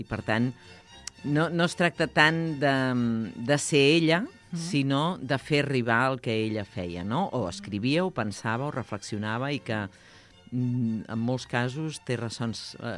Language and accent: Catalan; Pineda de Mar, Catalonia, Spain; jo sóc del Maresme i aquí les ESI no van igual.